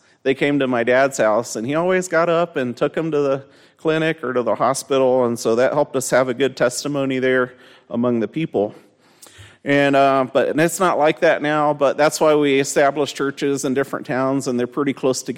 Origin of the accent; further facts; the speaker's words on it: Mexico; I was born in Mexico, so I'm a second-generation missionary.